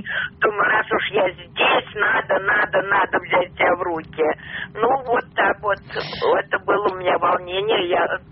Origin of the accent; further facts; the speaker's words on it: Moscow, Russia; Я москвичка